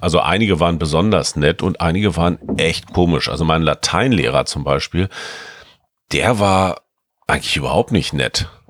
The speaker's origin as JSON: {"language": "German", "town": "Hanover", "region": "Lower Saxony", "country": "Germany", "tie": "born or raised there", "said": "Ich bin ja in Hannover zur Schule gegangen"}